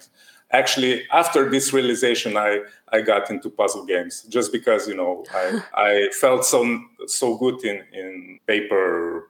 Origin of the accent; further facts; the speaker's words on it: Slovenia; English is a second language; I come from Slovenia and I design games.